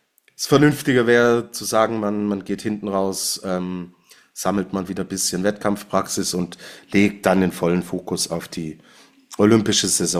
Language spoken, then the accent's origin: German; Switzerland; als Schweizer Skifan freue ich mich natürlich